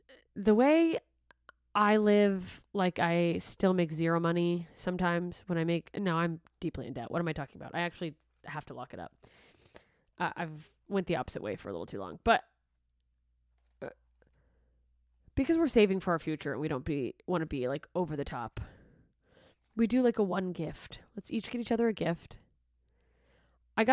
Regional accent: Gulf Coast, United States; moved away; also born or lived in Alaska; I grew up on the Gulf Coast until I moved to Alaska. I was an hour away from New Orleans.

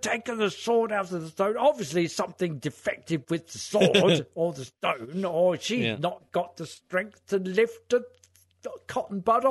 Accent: Hertford, East of England, United Kingdom; I live in the capital of, and the founder of Hartford, Connecticut, comes from my hometown of Hartford, in Hertfordshire.

